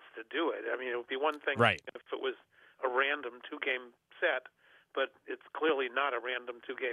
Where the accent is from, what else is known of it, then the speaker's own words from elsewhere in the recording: New York, United States; was a Knicks fan, you know, growing up in New York.